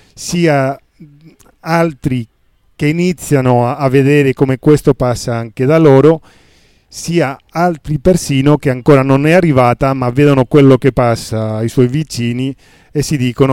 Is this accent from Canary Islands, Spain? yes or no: no; Barcelona, Catalonia, Spain; Italian is a second language; io vengo da Barcellona